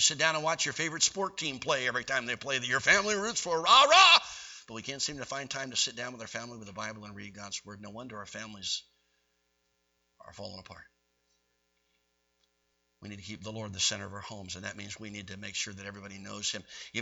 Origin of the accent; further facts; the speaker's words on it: Pennsylvania, United States; And remember, I grew up outside of Philadelphia, so all it took was a bounce or two of a basketball and everybody for three blocks around was there playing ball.